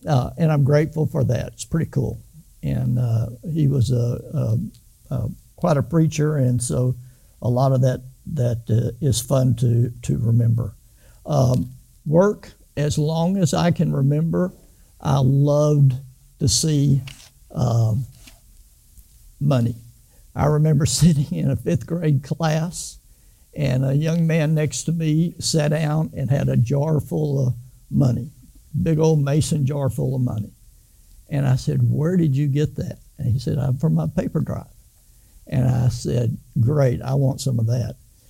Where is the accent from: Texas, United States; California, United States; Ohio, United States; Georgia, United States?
Texas, United States; Denton; As I mentioned, Brenda and I grew up in Denton, and I met Brenda at North Texas State University there, which is now called UNT.